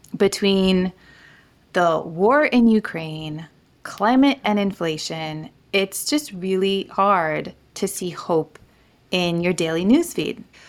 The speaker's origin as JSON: {"language": "English", "country": "Niger", "tie": "born or raised there", "said": "I grew up in Niger, West Africa"}